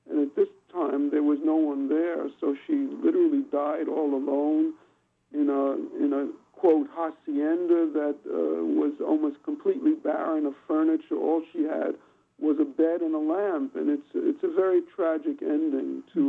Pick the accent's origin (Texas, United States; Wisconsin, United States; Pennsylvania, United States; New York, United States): New York, United States; Bronx; For example, when I grew up in the Bronx and stood on the Grand Concourse at 161st Street, I could see right into the bowl of Yankee Stadium